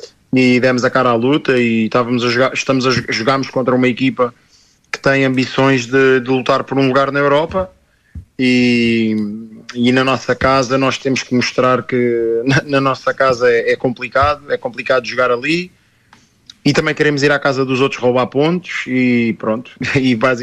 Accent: Portugal; E eu, como típico português, não é?

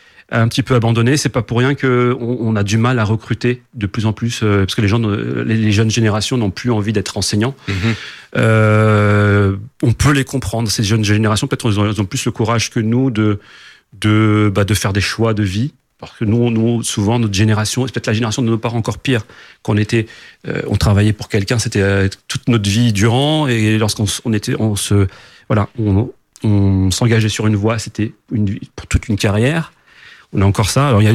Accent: Chennevières-sur-Marne, Île-de-France, France; moved away as an adult; now in Rouen, France; je suis d'ici, du Val-de-Marne. Je suis né au Plessis-Trévis, j'ai grandi à Chennevières et à Boissy-Saint-Léger. Et donc j'étais muté en 2004 sur Rouen, où je demeure depuis maintenant bientôt 20 ans.

